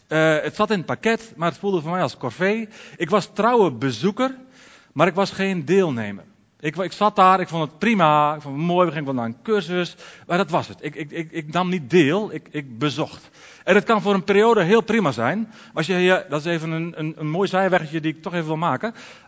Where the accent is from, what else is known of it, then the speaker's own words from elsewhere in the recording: Alteveer, Netherlands; born there; de droom was dat ik stond te preken in de feesttent, in de feestweek, in Alteveer, mijn geboortedorp.